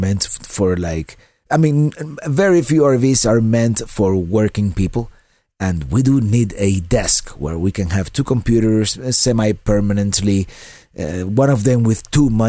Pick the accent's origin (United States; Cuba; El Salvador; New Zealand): Cuba; first language es; English is a second language; I'm from Cuba originally, and I grew up speaking Spanish, and that's why I speak English with kind of a funny accent.